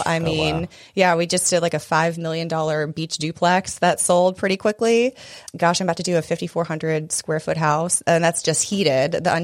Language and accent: English; Pinehurst, North Carolina, United States; now in Wilmington, United States; I grew up in Pinehurst, North Carolina, if y'all know where that is.